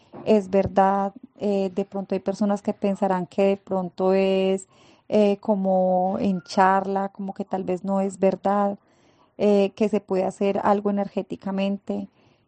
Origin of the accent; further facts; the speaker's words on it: Colombia; soy de Colombia.